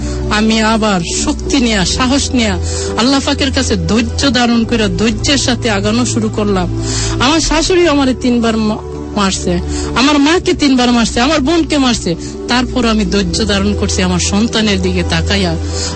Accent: Dhaka, Dhaka Division, Bangladesh; আমি আমার ছোটবেলা কাটাইছি মগবাজারে, আমি লেখাপড়া করছি শেরেবাংলা স্কুলে

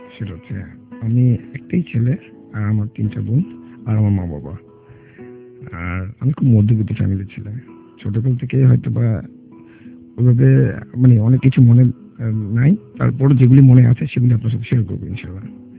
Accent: Dhaka, Dhaka Division, Bangladesh; আমার বাড়ি হচ্ছে চাঁদপুরে, তো ওখানে আমার যাওয়া হয় না। আমার জন্ম হচ্ছে ঢাকায়

